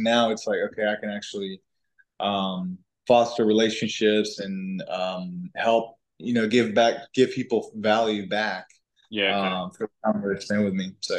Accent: Colombia; I was born in Colombia in South America. When I was little, I was raised on a farm, and I was quite healthy. But then we moved to the city.

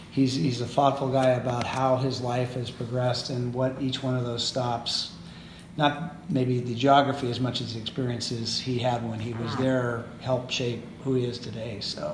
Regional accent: Seattle, Washington, United States; now in San Francisco, United States; Like I grew up in Seattle going to games with my father.

